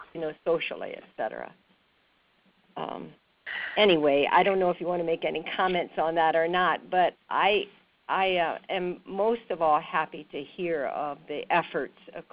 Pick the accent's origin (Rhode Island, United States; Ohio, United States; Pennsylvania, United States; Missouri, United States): Ohio, United States; Tiffin; Hi, I'm from Tiffin, Ohio, and I've been out of the classroom for children for quite a while as a full-time teacher